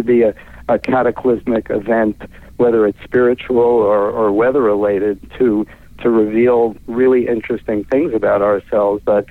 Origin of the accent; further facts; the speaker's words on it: New York City, New York, United States; things that I did growing up in New York City, and a unique life that I'm leading.